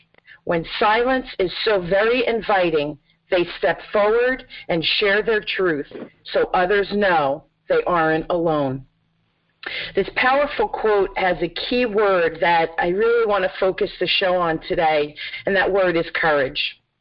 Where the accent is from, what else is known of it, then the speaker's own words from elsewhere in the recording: New Jersey, United States; I'm a Jersey girl.